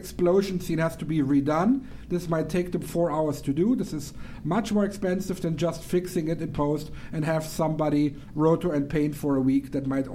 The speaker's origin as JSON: {"language": "English", "country": "Germany", "tie": "born or raised there", "said": "I grew up in Germany, so we called it gymnasium."}